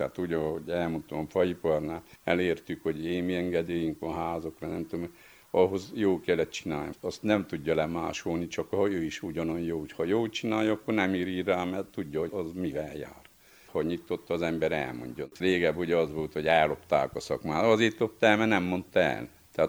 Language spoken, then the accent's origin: Hungarian; Corund, Harghita, Romania; Itt nőttem fel, csináltam az érettségit